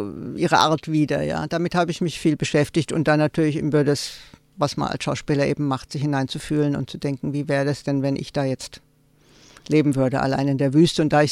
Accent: Tübingen, Baden-Württemberg, Germany; in Tübingen, weil es einfach meine alte Heimat ist

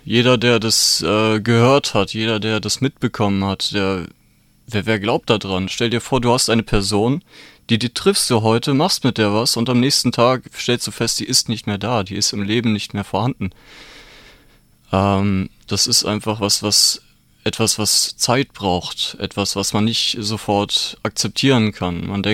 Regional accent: Tübingen, Baden-Württemberg, Germany; Ich komme auch aus Tübingen und Unterjesing.

